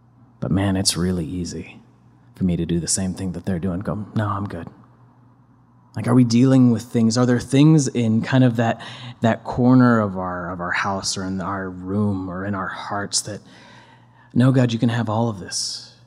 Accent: Midwest, United States; I grew up in the Midwest, where there is a church on every single corner.

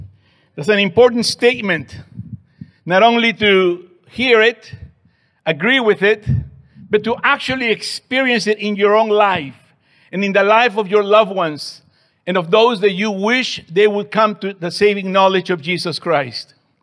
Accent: Lima, Peru; I am originally from Lima, Peru, and I'm here to give the resonancia, a Spanish resonance this evening.

